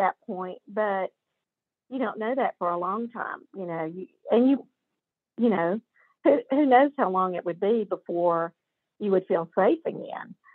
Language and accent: English; Columbus, Ohio, United States; I mean, I loved Columbus. Like I said, it's my hometown where most of my family lives.